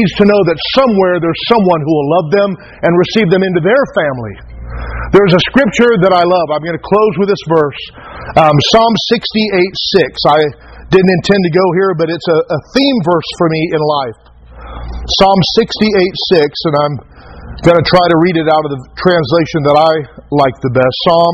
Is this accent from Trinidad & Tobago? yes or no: no; Taft, California, United States; And when I grew up in Taft, it was a wealthy upper class, you know, a lot of oil money.